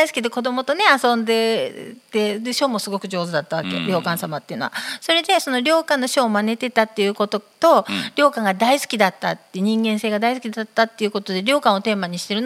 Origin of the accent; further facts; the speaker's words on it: Kanagawa, Japan; 私ほら神奈川県出身だから